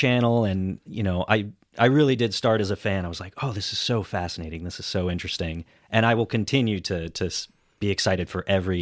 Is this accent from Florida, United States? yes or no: yes; Orlando, Florida, United States; I grew up in Orlando, Florida. I spent so much time at Universal Studios and Disney as well